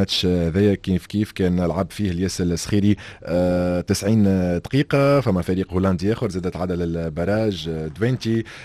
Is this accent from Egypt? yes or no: no; Tunisia; بما أني أنا تونسي